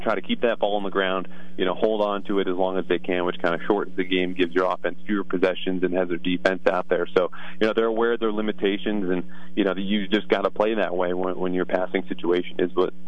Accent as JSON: {"language": "English", "town": "Storrs", "region": "Connecticut", "country": "United States", "tie": "born or raised there", "said": "I grew up in Storrs, Connecticut, which is the main campus for UConn."}